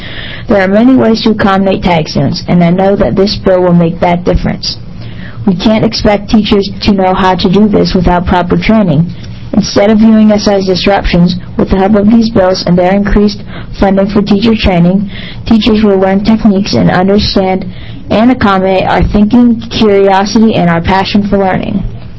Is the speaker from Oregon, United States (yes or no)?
yes; Gobich, Oregon, United States; from Gobich, Oregon, and I'm representing myself and my friends Jerry Boyce and Mocha Gaisley.